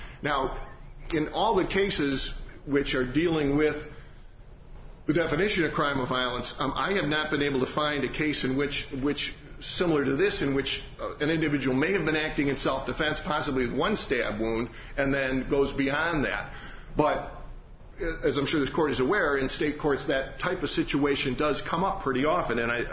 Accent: Indiana, United States; We're from Lake County, so we're very near Chicago anyway.

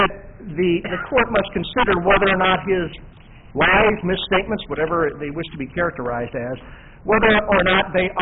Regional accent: Indianapolis, Indiana, United States; I'm a lawyer from Indianapolis, Indiana.

